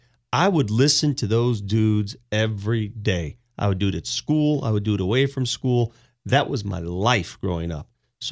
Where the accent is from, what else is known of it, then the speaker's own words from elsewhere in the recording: East Coast, United States; accent: Italian; first language Italian; English is a second language; I was from the East Coast. They thought I was a New Yorker.